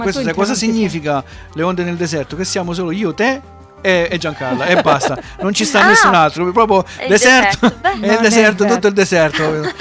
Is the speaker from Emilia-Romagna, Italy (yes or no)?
no; Apulia, Italy; Pugliesi campani, siamo, anche pugliesi siamo io e te